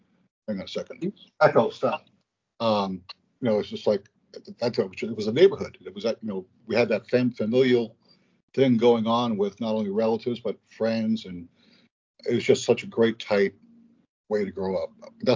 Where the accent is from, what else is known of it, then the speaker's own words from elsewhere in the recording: New York City, New York, United States; We're men, right? We grew up in Queens, New York. We're tough guys.